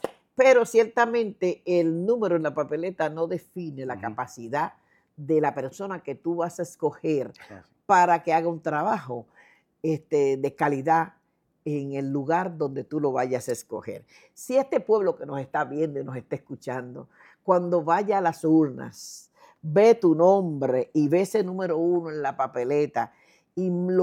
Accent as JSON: {"language": "Spanish", "country": "Dominican Republic", "moved": "as an adult", "lives_now": "Puerto Rico", "said": "yo trabajé 5 años en un banco en la República Dominicana, yo soy dominicana, y ya llevo aquí en este país 45 años viviendo."}